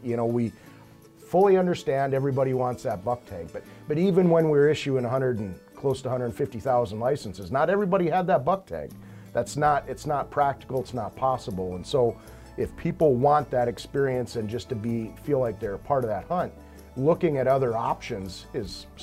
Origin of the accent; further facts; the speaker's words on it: North Dakota, United States; born and raised in North Dakota